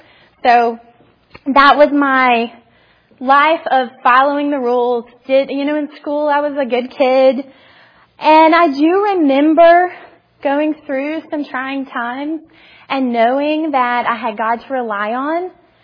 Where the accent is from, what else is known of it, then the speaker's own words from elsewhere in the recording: Manita, Virginia, United States; I was born in Manita, Virginia, which is funny because most people don't have a clue where that is.